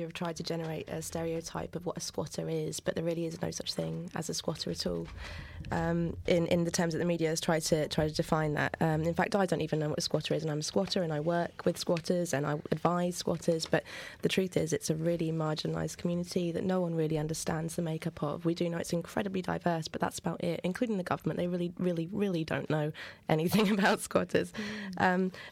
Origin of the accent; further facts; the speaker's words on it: United Kingdom; as a British person